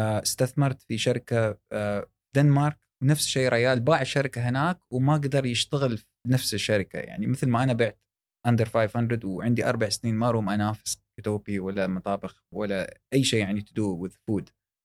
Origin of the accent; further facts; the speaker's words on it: Dubai, United Arab Emirates; كان عندنا في دبي